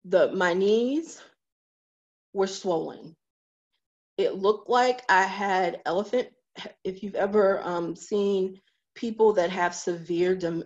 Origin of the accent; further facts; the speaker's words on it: Rocky Mount, North Carolina, United States; And so my home is about 60 miles east of Raleigh. So it was a good little drive. I'm from Rocky Mount, North Carolina, if any of you have heard of Rocky Mount.